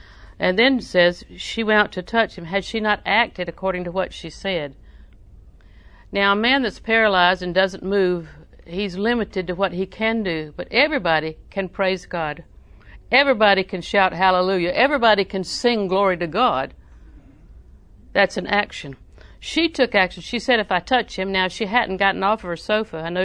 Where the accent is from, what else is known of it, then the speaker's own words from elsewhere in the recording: Auburndale, United States; And I'm from Auburndale, and it's no more, I heard, but Max Beach was the big deal.